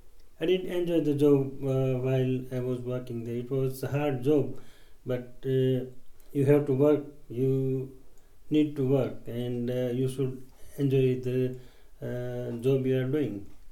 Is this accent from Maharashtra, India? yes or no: yes; Mumbai, Maharashtra, India; moved away as an adult; now in Leicester, United Kingdom; Originally, I am from India. I was in Bombay, and I came into this country in 1976